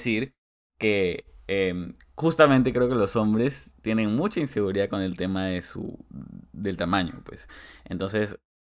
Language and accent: Spanish; Peru; ¿cómo nos sentiríamos como peruanos si de la nada un día despertamos